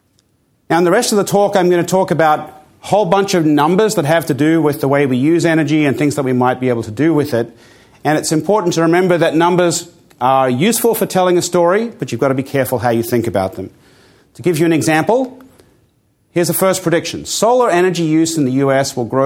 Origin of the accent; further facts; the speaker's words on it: Armidale, New South Wales, Australia; accent: mixture of Australian and US; moved away as an adult; now in United States; I have an accent that is neither here nor there. I grew up in Australia, in Armidale, New South Wales, and then I went and did my PhD in the US and have been there ever since, and so my accent is a mixture of those things.